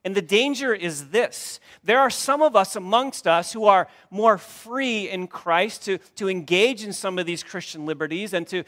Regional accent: Hudsonville, Michigan, United States; I grew up here in West Michigan, and I remember growing up, maybe it's not this way so much anymore, but I remember growing up in Hudsonville

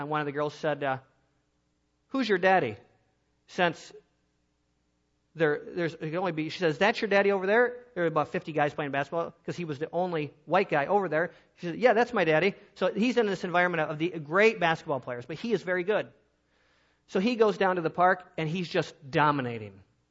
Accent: Michigan, United States; I was born and raised in Michigan.

